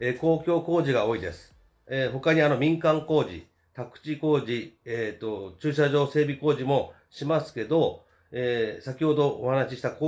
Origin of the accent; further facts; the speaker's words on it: Fuchu, Tokyo, Japan; also born or lived in Shinagawa; 私は府中は10歳の時に品川区から引っ越してきて、36年目になります。